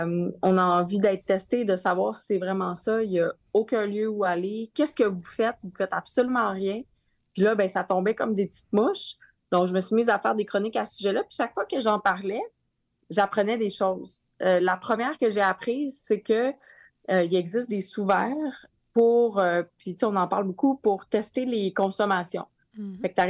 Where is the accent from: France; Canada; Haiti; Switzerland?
Canada; Saguenay, Quebec; moi je viens du Saguenay